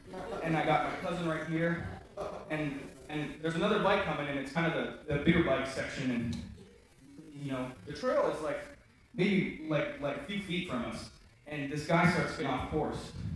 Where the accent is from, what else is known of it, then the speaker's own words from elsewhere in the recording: Kodiak, Alaska, United States; I grew up in Kodiak, so I'm just watching things on YouTube, like, whoa.